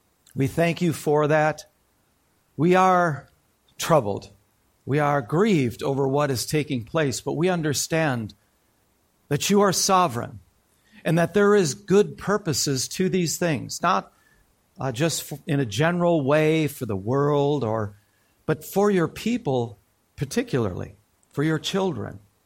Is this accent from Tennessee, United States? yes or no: no; Waukesha, Wisconsin, United States; my hometown of Waukesha was particularly anti-slavery